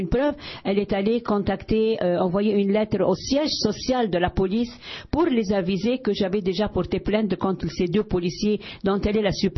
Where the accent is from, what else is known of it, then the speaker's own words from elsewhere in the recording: Lebanon; moved away; je suis immigrante, je viens du Liban, je suis libanaise.